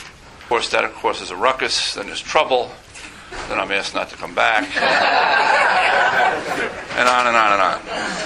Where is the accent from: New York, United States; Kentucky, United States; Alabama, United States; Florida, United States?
New York, United States; Manhattan; since I come from Manhattan, and a lot of the comments that I make are directed at the Manhattan meetings.